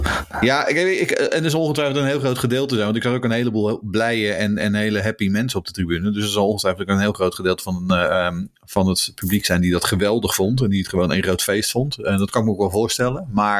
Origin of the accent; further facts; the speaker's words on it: Netherlands; now in Sweden; Kijk, het onderstreept wel het imago dat wij als Nederlanders hebben. Als een open volk, als een feestend volk.